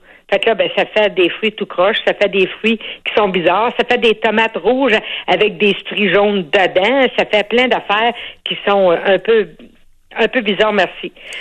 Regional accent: Saint-Lazare-de-Bellechasse, Quebec, Canada; Et moi, quand j'étais jeune, je viens de Saint-Lazare de Bellechasse.

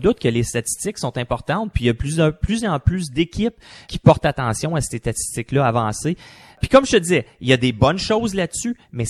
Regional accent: Quebec, Canada; moi, en tant que Québécois, c'est sûr que je suis déçu

